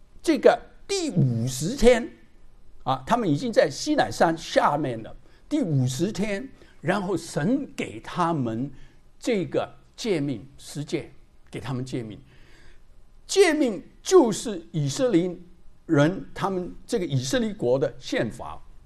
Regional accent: China; 还有我们中国人有一句话四海之内都是皆兄弟

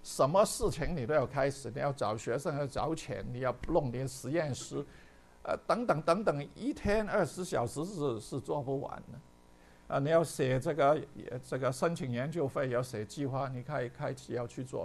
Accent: Guangdong, China; 我们广东人有句话叫水锅鸭子的背

